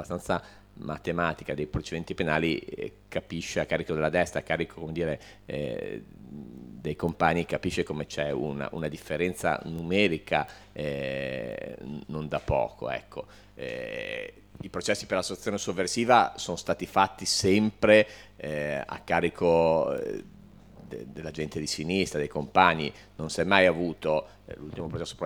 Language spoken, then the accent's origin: Italian; Bologna, Emilia-Romagna, Italy; Peraltro io sono di Bologna, quindi lo potrei fare.